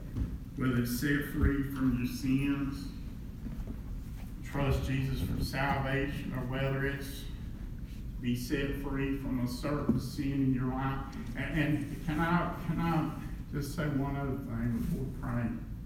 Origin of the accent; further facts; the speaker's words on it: United States; I'm an American, I have freedoms, I enjoy the freedoms I have